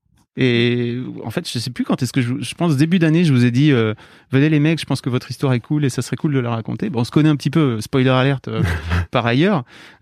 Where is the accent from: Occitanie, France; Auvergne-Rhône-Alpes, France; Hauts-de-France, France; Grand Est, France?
Hauts-de-France, France; Tu sais, moi, je viens du Nord